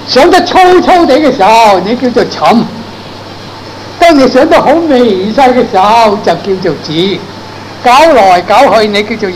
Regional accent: China; 咁我哋中国人，我想都系中国人咁样，会唔会系参样嘅呢？

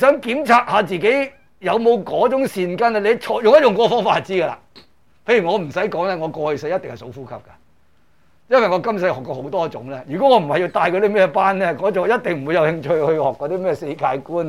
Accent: China; 落到去一级去到最深的一点，我们中国人就叫丹田。

